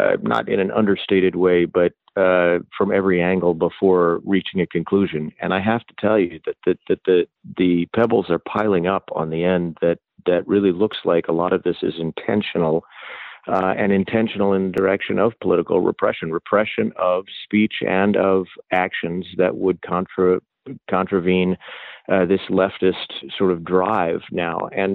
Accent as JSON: {"language": "English", "region": "Maine", "country": "United States", "tie": "born or raised there", "said": "and I grew up in Maine"}